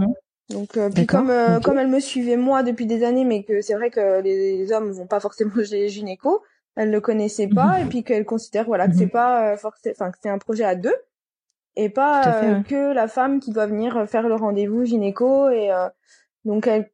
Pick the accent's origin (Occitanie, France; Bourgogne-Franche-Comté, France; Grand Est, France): Bourgogne-Franche-Comté, France; moved away; Alors moi, je suis de Franche-Comté, Bourgogne-Franche-Comté, dans l'est de la France.